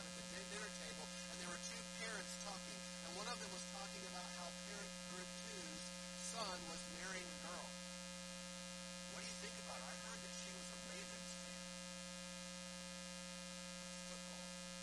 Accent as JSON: {"language": "English", "region": "Alabama", "country": "United States", "tie": "born or raised there", "said": "I mean, I grew up in Alabama. I don't know if you've ever heard of the Iron Bowl between Alabama and Auburn"}